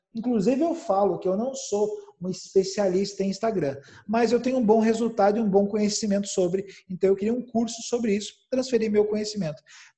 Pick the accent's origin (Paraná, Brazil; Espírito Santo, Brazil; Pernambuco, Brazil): Paraná, Brazil; also born or lived in Santa Catarina; E eu, na verdade, sou paranaense, mas morava em Santa Catarina.